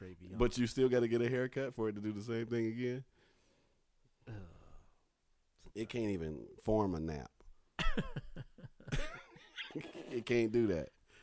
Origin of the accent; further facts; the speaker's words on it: Compton, California, United States; Because I'm Compton. I'm from Compton.